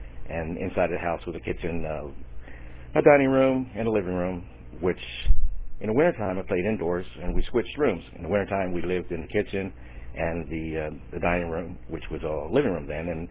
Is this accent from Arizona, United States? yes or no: no; Bristol, New Jersey, United States; born there; I was born in Bristol, New Jersey. It's about, back in 1949.